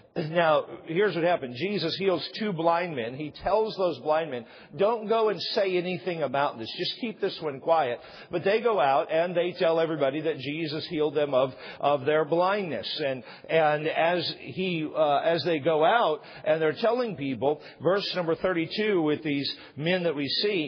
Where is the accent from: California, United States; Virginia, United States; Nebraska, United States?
California, United States; San Diego; I tell them I'm from San Diego